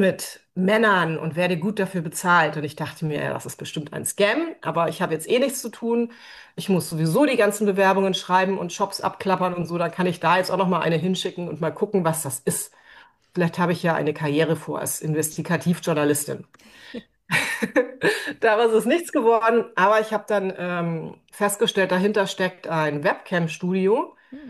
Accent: Bavaria, Germany; Ich bin eigentlich in Bayern groß geworden und wer Bayern kennt, weiß, dass es da sehr konservativ zugeht.

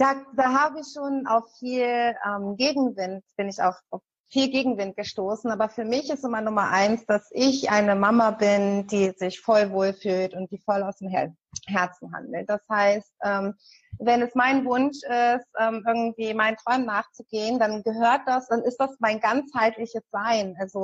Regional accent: Hanover, Lower Saxony, Germany; ich komme zwar aus Hannover und habe auch viele Jahre in Hannover gelebt, aber als ich dann mit den Kindern, also als die Große in die Schule ging, bin ich extra aufs Land gezogen

